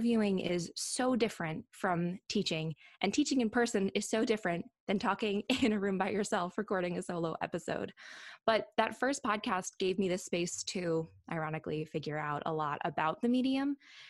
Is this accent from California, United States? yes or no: no; St. Louis, Missouri, United States; I am. Yes, this is my hometown and the home of gooey butter cake, one of the best desserts on the planet.